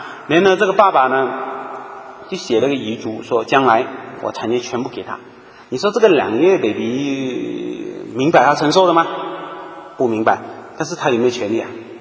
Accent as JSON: {"language": "Chinese", "country": "China", "said": "我想我们中国人很多啊，就是大概40岁的啊，他是50岁的，其实就是从国内出来到海外打拼的啊"}